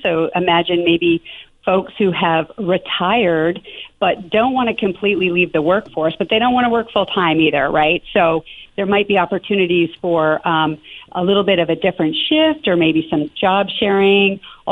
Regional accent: Montpelier, Vermont, United States; so I grew up in Vermont. Obviously, I'm native Vermonter, grew up in Montpelier, and graduated from Montpelier High School and then St. Michael's College.

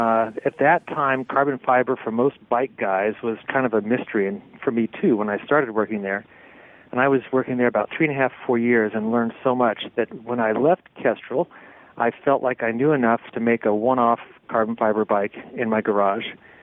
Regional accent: Georgia, United States; also born or lived in Ithaca, New York / Ohio / Pennsylvania; I was born in Ithaca, New York. Lived there for just 2 years before following my family to Ohio. I grew up actually in Georgia, grade school and part of high school there. Went to high school in Pennsylvania.

